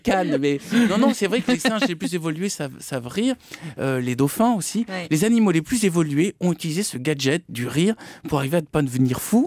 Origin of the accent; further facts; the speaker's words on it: Toulouse, Occitanie, France; un centre culturel à Toulouse, parce que je suis toulousain